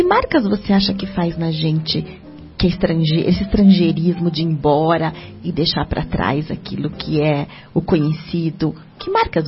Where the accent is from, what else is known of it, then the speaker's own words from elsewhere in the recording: São Paulo, Brazil; moved away; Eu também, quando eu falo tempo, você percebe, eu sou paulistana.